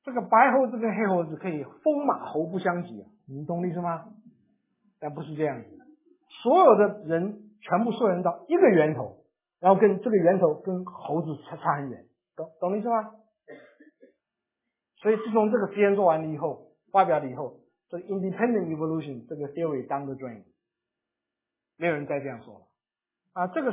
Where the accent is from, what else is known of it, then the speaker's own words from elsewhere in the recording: Pingtung County, Taiwan; 我小时候住在台湾呢，台湾南边有个县叫做屏东。